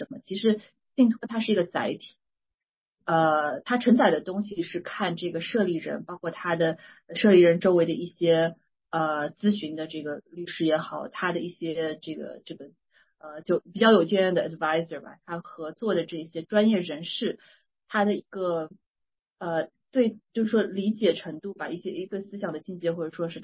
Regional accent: Suzhou, Jiangsu, China; moved away as an adult; also born or lived in Shanghai / New York; now in Seattle, United States; 我是中国大陆的苏州人，上有天堂下有苏杭，是我的家乡。在苏州出生长大，上完中学高中毕业吧，然后来到上海读的本科。然后来之后来到美国

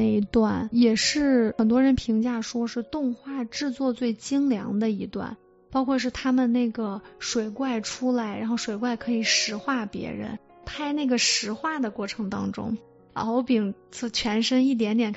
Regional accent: China; 那我们中国人了解传统的这个神话故事

